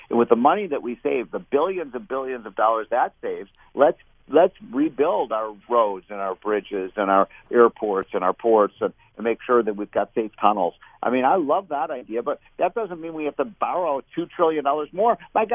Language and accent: English; Chicago, Illinois, United States; And I'm from Chicago, so I'm very intimately familiar.